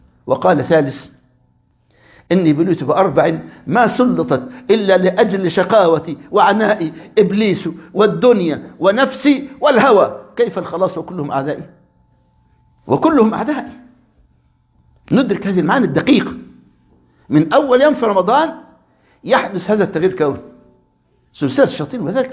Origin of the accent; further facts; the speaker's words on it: Qatar; بعض المستخدمين عندنا في قطر